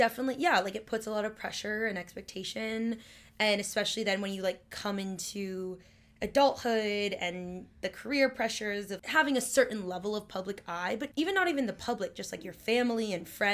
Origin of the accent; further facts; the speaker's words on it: Los Angeles, California, United States; luckily growing up in Los Angeles, there's so many incredible chefs here and restaurants that, like, really want to help mentor you.